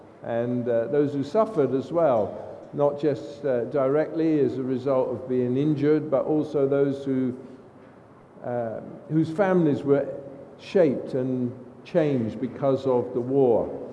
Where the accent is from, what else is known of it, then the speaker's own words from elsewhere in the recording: Bristol, South West England, United Kingdom; a young man from my hometown, Bristol, who signed up the same day as my dad signed up.